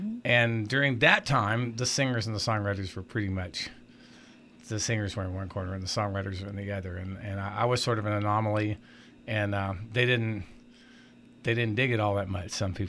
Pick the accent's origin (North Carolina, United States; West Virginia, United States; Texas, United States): Texas, United States; San Antonio; I never lived there. I'm from San Antonio, and Austin was, you know, I started going to Austin.